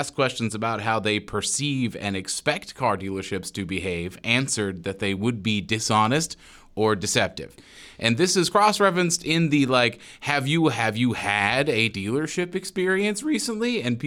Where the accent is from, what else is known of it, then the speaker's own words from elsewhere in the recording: North Carolina, United States; But radio stations in general, but my hometown radio station can't beat it.